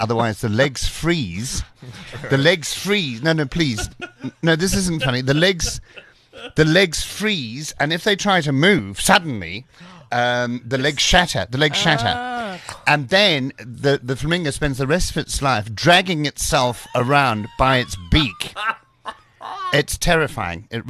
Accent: Cape Town, Western Cape, South Africa; now in Johannesburg, South Africa; I grew up in Cape Town.

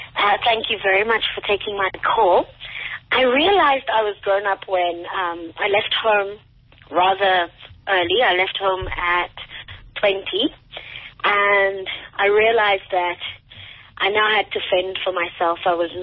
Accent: Cameroon; now in South Africa; But I'm from the English-speaking side of Cameroon.

